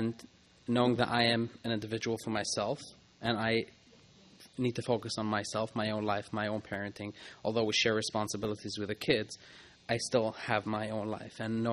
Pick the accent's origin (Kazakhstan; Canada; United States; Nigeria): Canada; Montreal, Quebec; from Montreal, Canada.